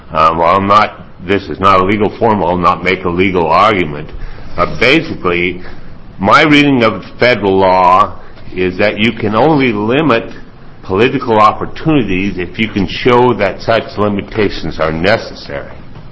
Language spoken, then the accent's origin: English; Oregon, United States; I grew up in Oregon